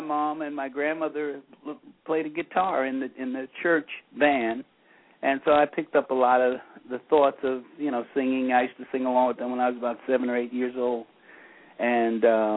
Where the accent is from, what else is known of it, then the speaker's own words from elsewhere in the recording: Cincinnati, Ohio, United States; born there; I was born in Cincinnati, so I was a hayseed. You know, I wasn't born in New York